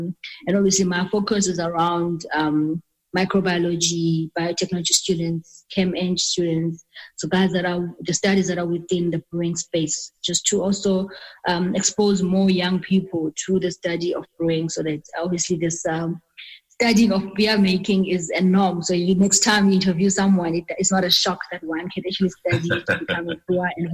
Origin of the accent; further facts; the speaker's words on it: Butterworth, Eastern Cape, South Africa; now in Johannesburg, South Africa; was I was doing my high school here in Joburg, Queens High. I'm originally from Butterworth in the Eastern Cape. So when I was in high school, my parents allowed me to come up here in Joburg to do my high schooling.